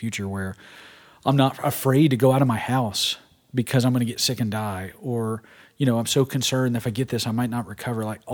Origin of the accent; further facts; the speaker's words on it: Birmingham, Alabama, United States; We grew up in Birmingham. I say we, my family